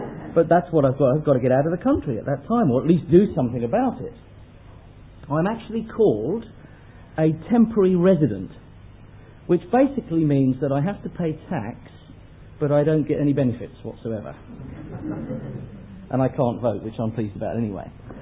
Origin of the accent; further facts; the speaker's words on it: England, United Kingdom; now in Australia; My language, my accent, my likes, my attitudes, the teams I support, they all give me away that I'm a POM.